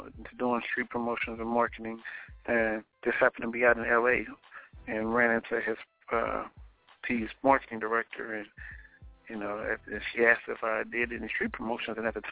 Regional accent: Oklahoma, United States; moved away; also born or lived in Indianapolis; No, I'm originally from Oklahoma. Moved out to Indianapolis and, you know, kind of graduated, you know, school out there.

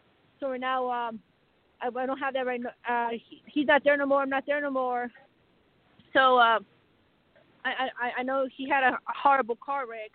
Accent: Colorado, United States; Colorado.

